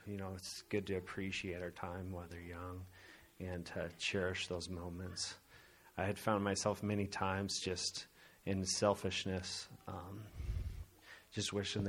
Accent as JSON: {"language": "English", "region": "California", "country": "United States", "said": "And so they had been dedicated while we were out in California. So we're from California, if you didn't know that."}